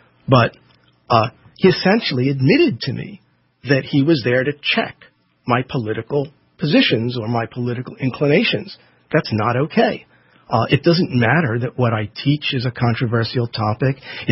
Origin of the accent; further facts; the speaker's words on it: Philadelphia, Pennsylvania, United States; we are both from Philadelphia